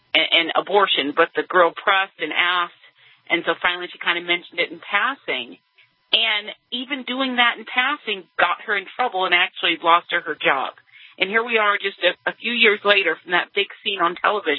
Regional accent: Houston, Texas, United States; I'm originally from Houston

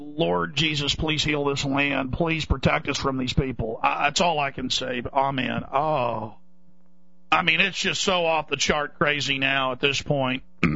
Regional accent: Rockwall, Texas, United States; I'm from Rockwall, Texas

